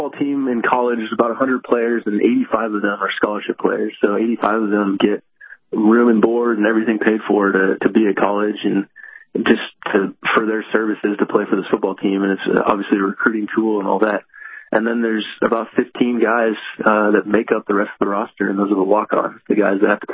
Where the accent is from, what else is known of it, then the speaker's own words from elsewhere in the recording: Dallas, Texas, United States; I'd grown up in the church. I grew up in Dallas, Texas, and grew up going to church